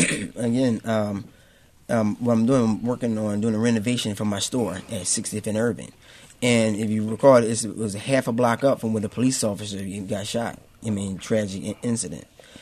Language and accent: English; Philadelphia, Pennsylvania, United States; I'm from West Philadelphia, and I'm a stakeholder in the community.